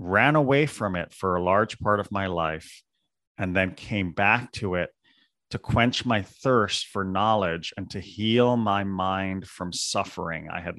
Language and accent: English; India; So being Indian and hearing the Sanskrit pujas and worship at home were one thing, but I wanted to get away from that.